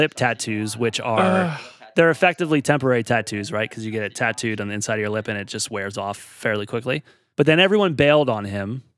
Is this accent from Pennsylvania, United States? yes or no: yes; Philadelphia, Pennsylvania, United States; accent: Philly; now in New York City, United States; I should not be ashamed of my Philly accent. I shouldn't try to hide it because I work in the media in New York City.